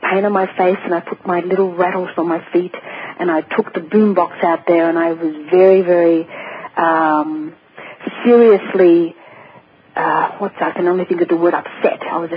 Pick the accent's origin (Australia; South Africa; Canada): Australia; now in Sedona, United States; I came here from Australia to Sedona, Arizona.